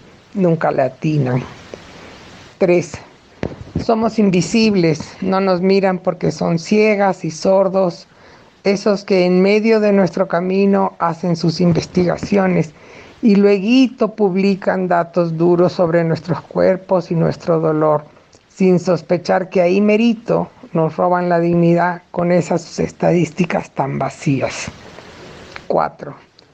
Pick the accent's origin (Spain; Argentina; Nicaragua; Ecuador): Nicaragua; now in Mexico; soy migranta, soy exiliada política, soy nicaragüense, soy mexicana.